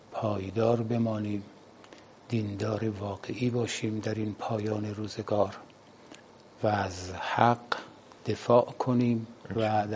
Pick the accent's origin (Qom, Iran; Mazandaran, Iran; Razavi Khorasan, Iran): Qom, Iran; بله، ما در قم متولد شدیم. مدرسه امیر کبیر در خیابون باجک، اونجا درسامونو خوندیم.